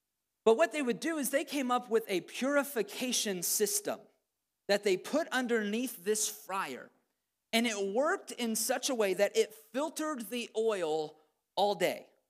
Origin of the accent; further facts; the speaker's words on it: Missouri, United States; because listen, I'm from Southern Missouri, I like fried chicken, right?